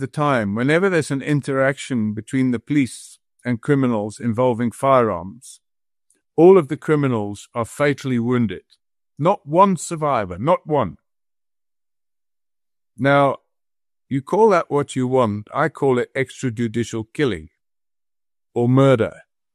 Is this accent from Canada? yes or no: no; South Africa; I am a South African.